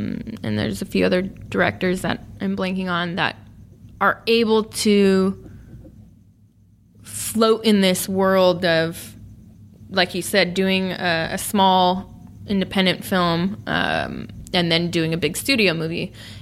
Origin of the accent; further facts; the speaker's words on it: Sacramento, California, United States; living and working in my hometown in Sacramento.